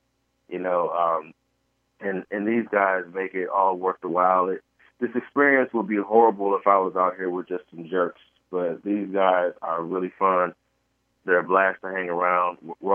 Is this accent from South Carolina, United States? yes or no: no; Detroit, Michigan, United States; now in North Carolina, United States; Well, I'm originally from Michigan, Sacramento, Michigan, okay. And grew up in the Detroit area. But I live in North Carolina.